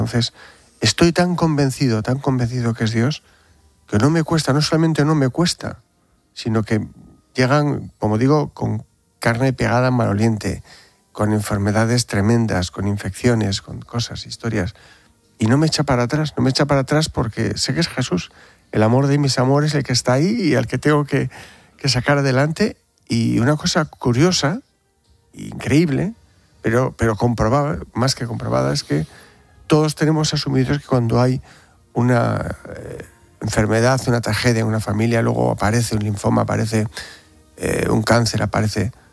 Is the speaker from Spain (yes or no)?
yes; Bilbao, Basque Country, Spain; Bueno, yo no quiero decir que soy de Bilbao por no impresionar, ¿eh?